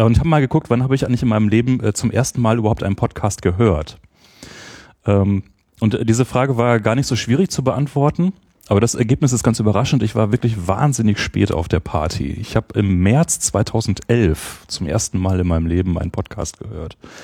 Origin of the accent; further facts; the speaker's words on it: Essen, North Rhine-Westphalia, Germany; moved away as an adult; also born or lived in Göttingen; now in Berlin, Germany; Geboren in Essen, dann direkt nach dem Abi nach Göttingen und dort dann 20 Jahre studiert